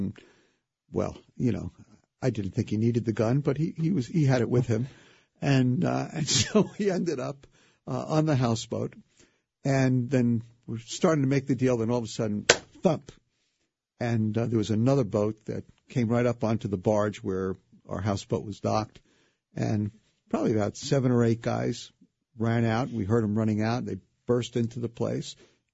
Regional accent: Brooklyn, New York, United States; So I like to say I was born and raised in the Holy Land, Brooklyn.

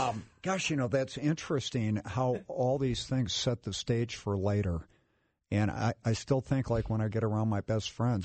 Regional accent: Ireland; And I'm Irish. You know, we have the gift of tragedy.

